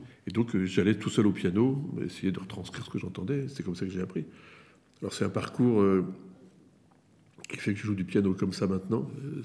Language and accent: French; Paris, Île-de-France, France; born there; je suis né à Paris